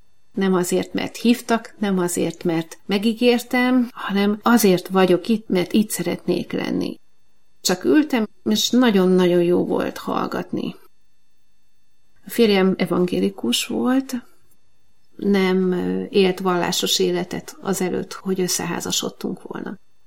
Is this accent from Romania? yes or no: no; Fejér, Hungary; now in Budapest, Hungary; Budapesten élünk. A gyerekkoromat vidéken töltöttem, Velencei tó mellett nőttem fel.